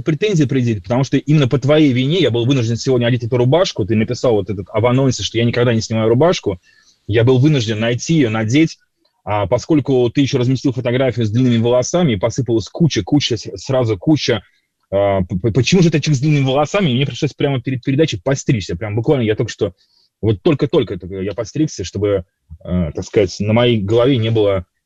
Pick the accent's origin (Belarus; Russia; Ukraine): Russia; Saint Petersburg; also born or lived in Tashkent; Узбекистан, в частности, больше всего Узбекистан и Ташкент, это такая тоже как бы моя вторая маленькая родина. Но, тем не менее, я ленинградец.